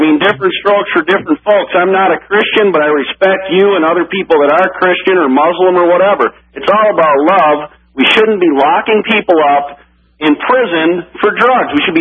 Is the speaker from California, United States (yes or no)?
no; Minneapolis, Minnesota, United States; I'm from North Minneapolis. It's a poor part of Minneapolis.